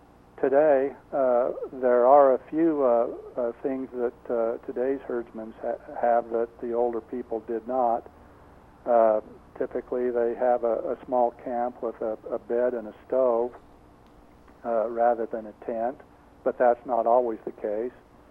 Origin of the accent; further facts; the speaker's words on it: Oakley, Idaho, United States; My hometown, I claim to be Oakley, Idaho, but actually that small town of 700 is 5 miles away.